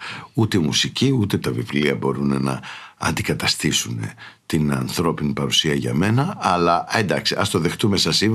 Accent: Loutraki, Peloponnese, Greece; παρότι δεν είμαι από την Αθήνα, είμαι από το Λουτράκι, που είναι, ναι, όμως κοντά στην Αθήνα

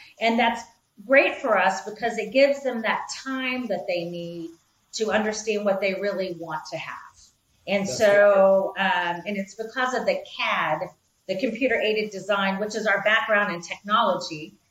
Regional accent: Florida, United States; I'm originally from Florida, so I do have we both are scuba divers.

